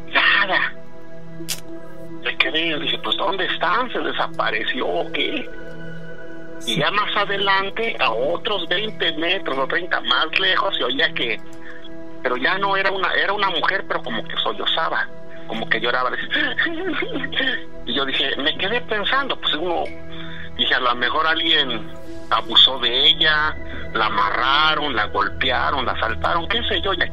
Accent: Tlaxcala, Mexico; also born or lived in Mexico City; yo nací en la Ciudad de México, o sea, pero después mis padres nos fuimos a construir una casita ahí en una ranchería, ahí del estado de Tlaxcala, una casita por aquí, una casita por allá, todo retirado.

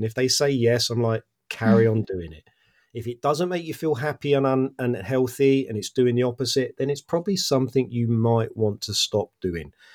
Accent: England, United Kingdom; Or a simple gin and tonic as well, because I'm English.

